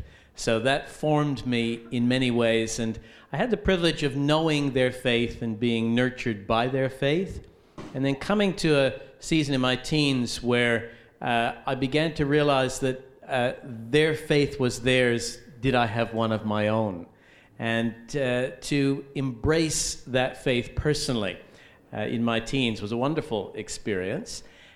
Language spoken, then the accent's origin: English; New Brunswick, Canada; now in Australia; Yes, my home is New Brunswick. So that's the east coast of Canada.